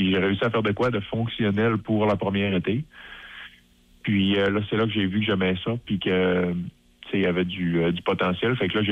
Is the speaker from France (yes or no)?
no; Quebec, Canada; moi, je suis un petit gars de région, je viens du Saguenay-Lac-Saint-Jean